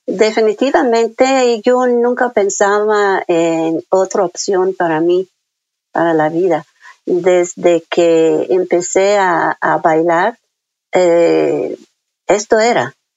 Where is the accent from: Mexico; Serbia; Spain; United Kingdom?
United Kingdom; Sheffield, Yorkshire and the Humber; Spanish is a second language; also born or lived in London; Aunque yo nací en Londres, ahí estaban mis papás cuando empezó la guerra, ¿no? Pero después, cuando mi papá fue a la guerra, pues regresamos a Yorkshire, a Sheffield